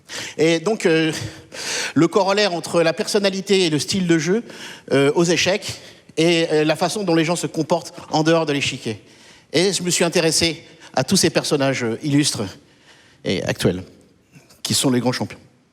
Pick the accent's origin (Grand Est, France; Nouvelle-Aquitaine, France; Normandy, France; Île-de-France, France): Île-de-France, France; Évry; Je viens d'Evry.